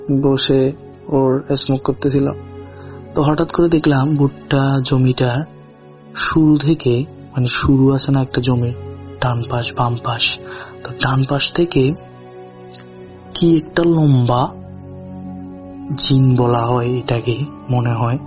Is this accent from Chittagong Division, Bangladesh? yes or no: yes; Sonagazi, Chittagong Division, Bangladesh; আমার বাড়ি হচ্ছে তাকিয়া বাজার পাইকপাড়া ফেনী সোনাগাজীতে।